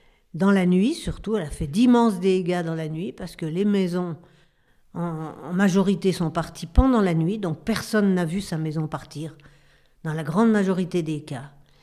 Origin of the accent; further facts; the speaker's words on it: Saint-Martin, St. Martin; On est de Saint-Martin, on a un maire qui est à la mairie